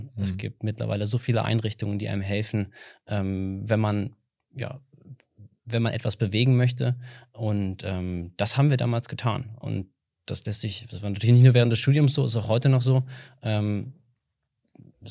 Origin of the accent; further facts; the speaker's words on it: Aachen, North Rhine-Westphalia, Germany; Also, geboren in Aachen, hier zur Schule gegangen, Abitur gemacht, anschließend Mechatronik studiert.